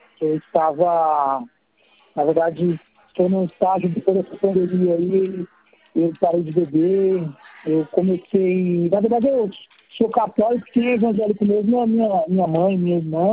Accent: São Paulo, Brazil; born there; Isso, São Paulo mesmo.

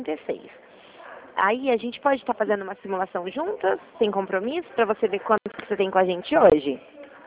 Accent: Mogi Guaçu, São Paulo, Brazil; eu sou de Mogi Guaçu.

